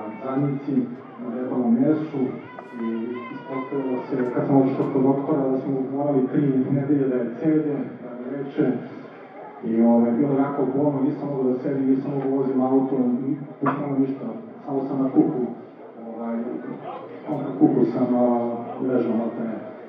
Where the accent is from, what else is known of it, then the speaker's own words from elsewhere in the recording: Belgrade, Serbia; ја сам из Београда 43 године